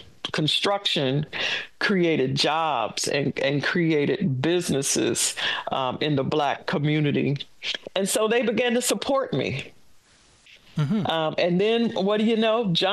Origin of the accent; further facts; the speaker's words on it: Nashville, Tennessee, United States; And so we did have that rich, like, Harlem Renaissance environment mm-hmm. growing up in Nashville.